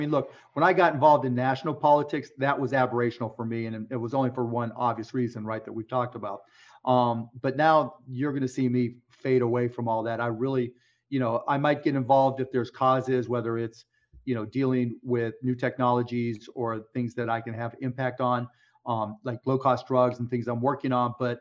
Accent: Pittsburgh, Pennsylvania, United States; And it's my favorite because I grew up in Pittsburgh, one, and went to some Condors game when I was a kid.

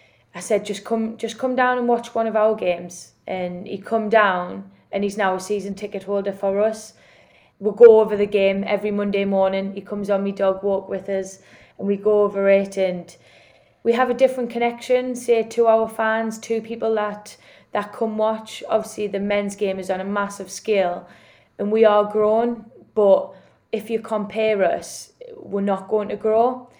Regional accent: North East England, United Kingdom; I'm originally from the Northeast.

